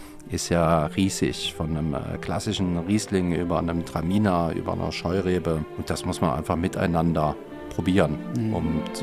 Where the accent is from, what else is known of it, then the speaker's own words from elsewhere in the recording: Cologne, North Rhine-Westphalia, Germany; now in Saxony, Germany; wie wird man als Kölner Weingutsleiter in Sachsen?